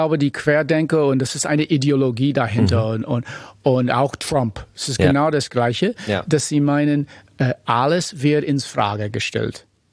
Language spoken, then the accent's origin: German; United States; German is a second language; now in Berlin, Germany; Ich bin Amerikaner, ich wohne hier in Berlin